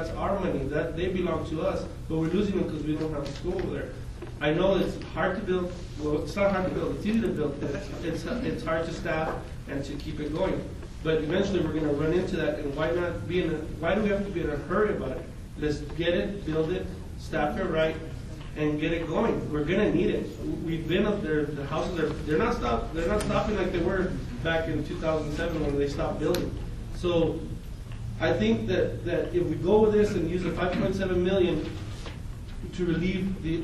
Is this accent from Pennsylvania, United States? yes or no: no; Canfield, Ohio, United States; because I am from Canofield, we need a K through 8 over there.